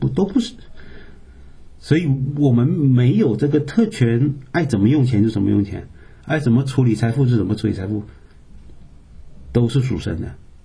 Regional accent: Canada; 我们从加拿大来，根本不知道什么叫欧元

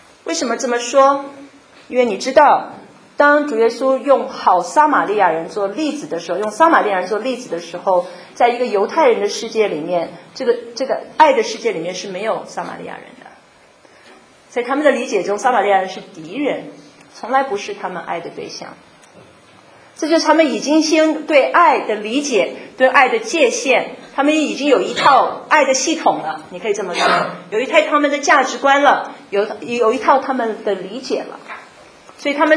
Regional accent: China; 原因是我们的中国的哲学背景其实对我们中国人的思维方式产生了很重要的那个塑形

